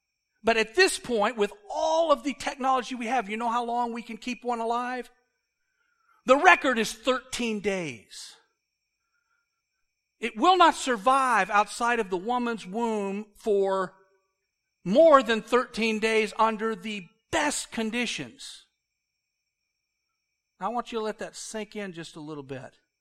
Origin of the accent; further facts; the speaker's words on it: United States; As an American, I was really brought up that way.